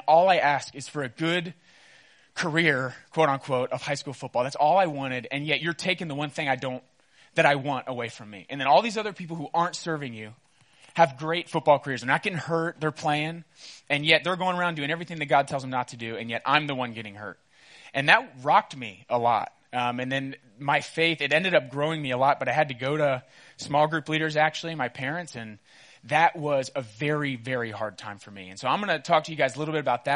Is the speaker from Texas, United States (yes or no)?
yes; Katy, Texas, United States; also born or lived in Houston; So when I grew up in Houston, Texas. Anyone from Houston by chance? Anyone ever lived there? Yeah, a few leaders. Oh, and a few students too. Awesome. So I lived in Katy, which is west side of Houston.